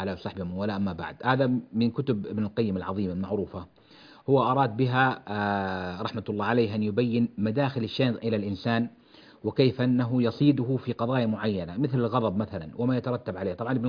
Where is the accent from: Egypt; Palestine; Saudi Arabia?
Saudi Arabia; Jeddah, Makkah Province; ومواليد جدة 1392، وتربيت ونشأت في جدة